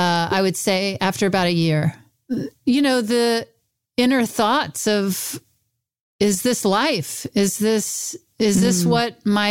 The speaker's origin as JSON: {"language": "English", "region": "Mississippi", "country": "United States", "tie": "born or raised there", "said": "I'm in my hometown in Mississippi, staying with my cousin and on my days off from filming in New Orleans."}